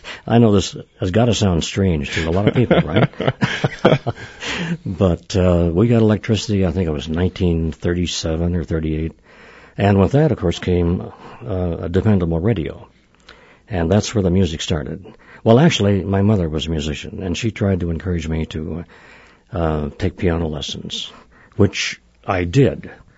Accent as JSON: {"language": "English", "region": "Missouri", "country": "United States", "tie": "born or raised there", "said": "I grew up on a farm in North Missouri, about 100 miles north of Kansas City. And as a kid, I went to a one-room schoolhouse"}